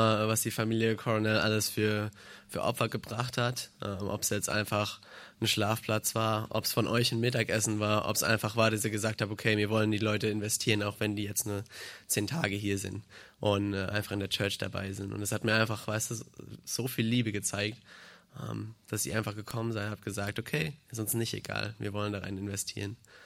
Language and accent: German; Munich, Bavaria, Germany; Ich bin aus München, ich bin 19.